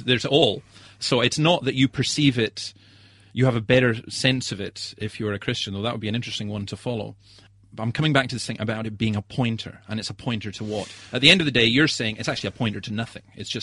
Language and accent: English; Scotland, United Kingdom; I grew up in the Scottish Highlands, and it was the stunning beauty